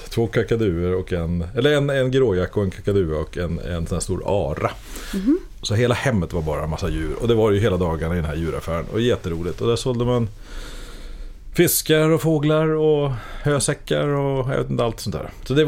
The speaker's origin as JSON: {"language": "Swedish", "town": "Nacka", "region": "Stockholm County", "country": "Sweden", "tie": "born or raised there", "said": "Ja, jag är uppväxt i Nacka."}